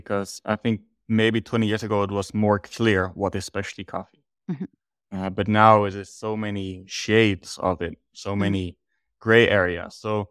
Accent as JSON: {"language": "English", "country": "Netherlands", "said": "I'm from the Netherlands originally"}